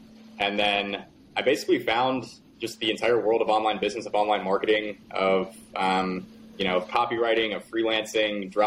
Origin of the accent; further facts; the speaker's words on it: North Carolina, United States; I'm 24 years old now. I'm from North Carolina. That's where I currently live.